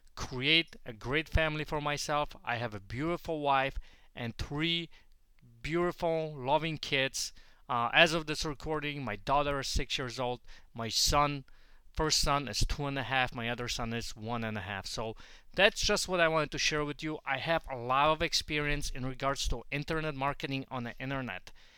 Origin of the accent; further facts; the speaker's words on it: Poland; moved away; Originally, I'm from Poland. I came to this great country back in 91, and I've never left here, and I consider this as my home.